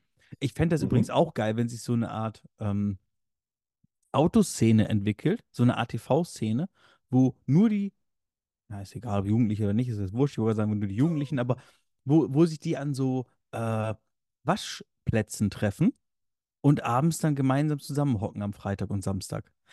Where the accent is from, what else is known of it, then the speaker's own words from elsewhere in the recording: North Germany, Germany; Ich komme aus dem Norden, ich habe hier so Großstädte.